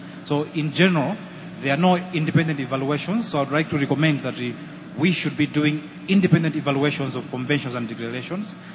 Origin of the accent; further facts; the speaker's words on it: Malawi; I'm from Malawi, UNFPA.